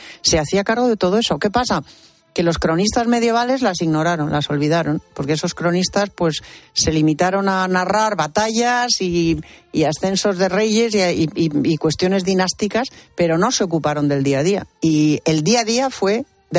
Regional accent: Spain; Las mujeres españolas tenemos, primero, una herencia ancestral de matriarcado en la cornisa cantábrica.

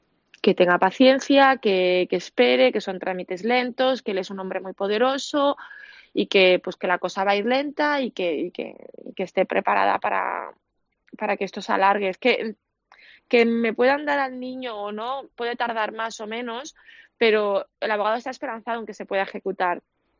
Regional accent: Lleida, Catalonia, Spain; yo me casé en Lérida, yo soy de Lérida.

